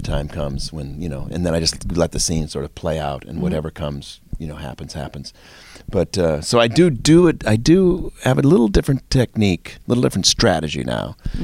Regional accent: Montana, United States; I'm from Montana, and I wrote a whole script for it

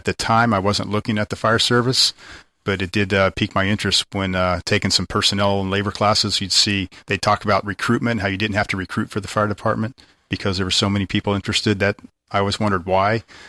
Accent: Oklahoma, United States; also born or lived in Kansas / Okinawa, Japan; Well, I'm an Okie. I was born and raised in Oklahoma, Air Force brat. My father was in the Air Force and traveled around Oklahoma, Kansas, and spent a few years in Okinawa, actually, before we came back to the States.

